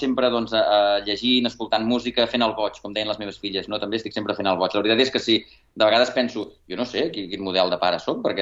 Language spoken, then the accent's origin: Catalan; Sabadell, Catalonia, Spain